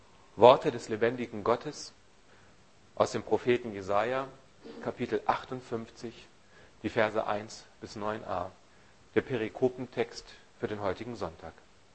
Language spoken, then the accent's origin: German; Northern Germany, Germany; Ich bin selber als echter Norddeutscher kein Karnevalfreund